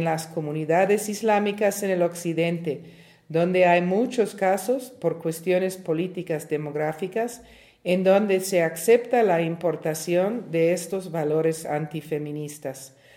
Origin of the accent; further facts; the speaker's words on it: Italy; Spanish is a second language; En mi país, Italia, de joven era motivo de orgullo decir yo soy feminista